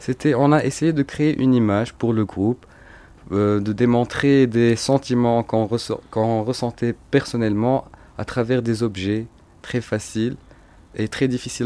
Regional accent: Tunisia; Non, on est des Tunisiens. Et ça nous fera énormément plaisir de réussir à partir de notre pays.

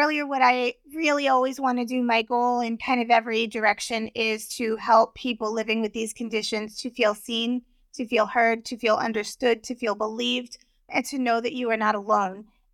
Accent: New York, United States; I am from New York.

